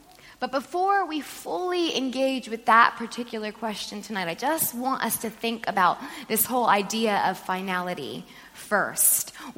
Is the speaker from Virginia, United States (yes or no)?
no; Florida, United States; Yes, I'm American. I'm from Florida, but as of 2 weeks ago, I am a British citizen, so watch out.